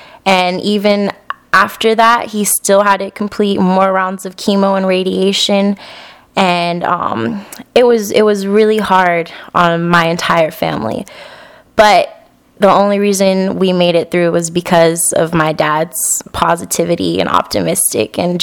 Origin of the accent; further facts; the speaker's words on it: Dallas, Texas, United States; I was born and raised in Dallas, Texas. I am 20 years old